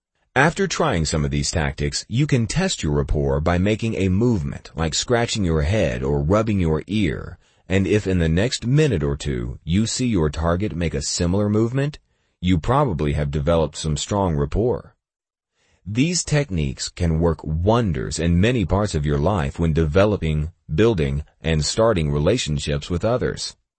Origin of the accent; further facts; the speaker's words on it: New York, United States; I was born in New York and raised in an Italian family. I talk fast and loud and with my hands.